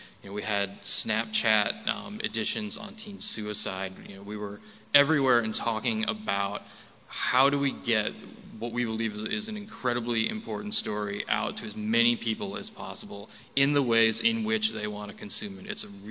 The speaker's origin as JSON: {"language": "English", "town": "Ann Arbor", "region": "Michigan", "country": "United States", "tie": "born there", "said": "I was born in Ann Arbor and started my career as an intern for the Detroit Free Press"}